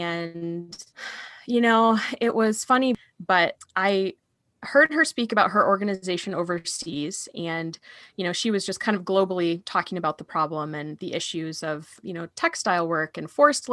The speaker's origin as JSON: {"language": "English", "region": "Michigan", "country": "United States", "tie": "born or raised there", "said": "I grew up in Michigan and, you know, I don't know, was the firstborn of my family."}